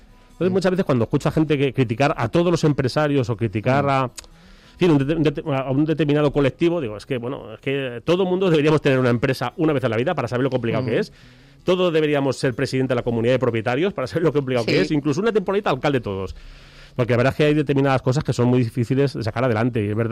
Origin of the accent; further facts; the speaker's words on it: Leganés, Community of Madrid, Spain; Yo nací en La Paz, mis padres ya vivían en Leganés y yo nací en La Paz porque no había.